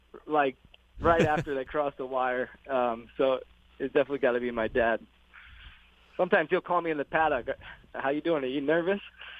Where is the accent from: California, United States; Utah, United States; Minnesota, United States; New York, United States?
New York, United States; Saratoga Springs; You know, this is pretty much my hometown here, and I graduated high school from Saratoga.